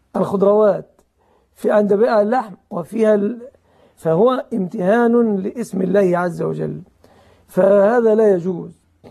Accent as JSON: {"language": "Arabic", "country": "Egypt", "said": "عندنا في مصر"}